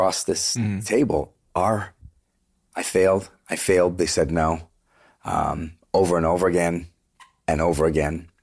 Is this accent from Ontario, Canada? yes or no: no; Vancouver, British Columbia, Canada; We're from Vancouver. We didn't even know anybody.